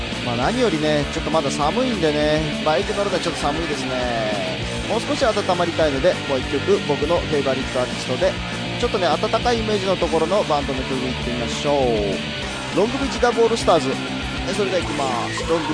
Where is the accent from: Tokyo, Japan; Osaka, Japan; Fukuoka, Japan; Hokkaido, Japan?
Hokkaido, Japan; Sapporo; 僕のね生まれ育った札幌ではなかったんですよ。